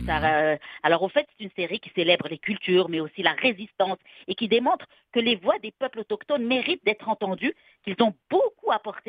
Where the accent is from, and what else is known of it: Quebec, Canada